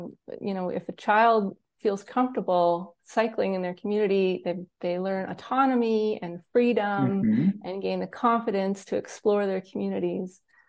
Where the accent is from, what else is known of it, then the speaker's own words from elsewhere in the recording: Canada; Where I grew up in Canada, you could easily and safely ride your bike everywhere.